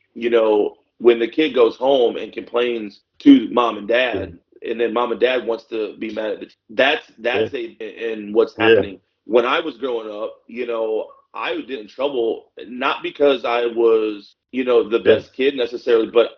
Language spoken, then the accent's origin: English; Missouri, United States; we're originally from Missouri and it was different Missouri, but down in Florida